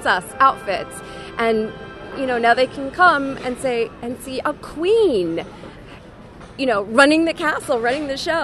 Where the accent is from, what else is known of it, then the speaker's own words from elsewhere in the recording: Rutherford, New Jersey, United States; I'm from Rutherford, New Jersey.